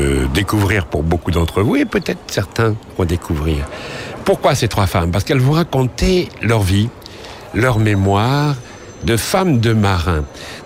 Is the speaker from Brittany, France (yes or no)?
yes; Belle-Île-en-Mer, Brittany, France; dans ma jeunesse, enfin presque dans mon enfance à Belle-Île-en-Mer.